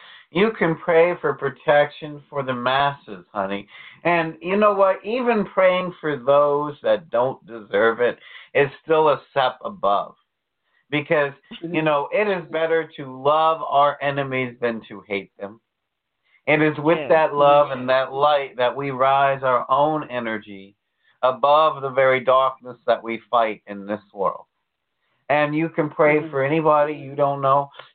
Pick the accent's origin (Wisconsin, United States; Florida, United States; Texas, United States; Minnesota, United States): Florida, United States; See, I'm from Florida. I can take the heat, but I can't take the cold.